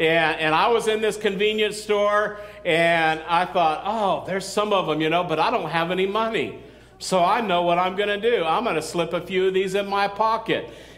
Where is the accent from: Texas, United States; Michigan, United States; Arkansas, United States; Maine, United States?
Texas, United States; Midland; and I grew up in West Texas in Midland, and I don't even know how old I was, like 7 or 8 or something like